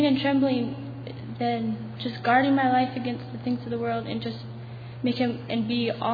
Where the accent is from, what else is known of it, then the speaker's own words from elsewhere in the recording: Tennessee, United States; I'm from Tennessee.